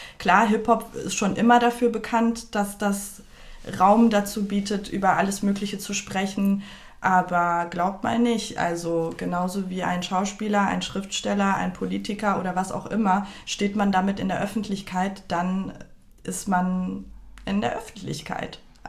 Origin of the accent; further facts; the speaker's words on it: Germany; Ich meine, ja, ich bin hier aufgewachsen und so, aber ich habe mich auch der Kultur angenommen. Ich würde jetzt auch mal behaupten, ich bin kulturell gesehen mehr deutsch als persisch.